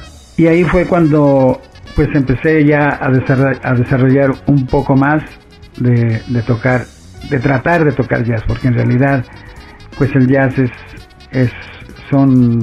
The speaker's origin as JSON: {"language": "Spanish", "town": "Guadalajara", "region": "Jalisco", "country": "Mexico", "said": "mi idea era venirme pues a mi ciudad, de donde soy, de Guadalajara. Entonces llego a Guadalajara en el año 83"}